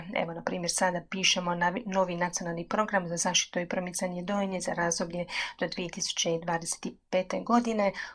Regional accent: Rijeka, Primorje-Gorski Kotar County, Croatia; born there; also born or lived in Australia; now in Split, Croatia; nitko od nas nije prije u Splitu živio. Suprug je Zadranin, inače ja sam Riječanka rodom, pa nam je Split bio potpuno nepoznanica, ali ljudi su nas jako lijepo primili i zaista smo se lijepo skrasili ovdje u Splitu.

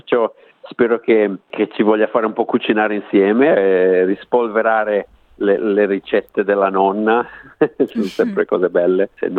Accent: Liguria, Italy; moved away as an adult; sono partito intorno ai 23-24 anni, i miei genitori sono ancora in Liguria

